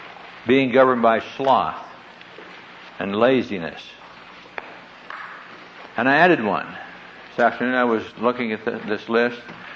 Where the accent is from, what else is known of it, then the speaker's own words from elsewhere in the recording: Neola, Iowa, United States; I'm from Neola, Iowa, population 900. And this is all strange.